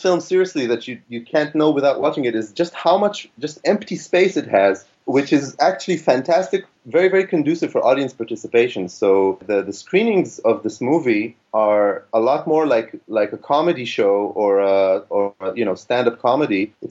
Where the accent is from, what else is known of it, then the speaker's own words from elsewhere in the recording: Tel Aviv, Tel Aviv District, Israel; I'm from Tel Aviv.